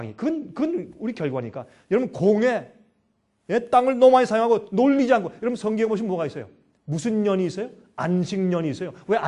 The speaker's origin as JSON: {"language": "Korean", "region": "Gyeonggi Province", "country": "South Korea", "also_born_or_lived": "Busan", "moved": "yes", "said": "한국에서 한국에 살 때 제가 어릴 때 저는 이 경기도 출신입니다. 저는 경기도에서 태어났어요. 서울 근교의 경기도 출신인데 근데 6.25 사변 나서 우리가 피난을 가가지고 제가 부산에 가서"}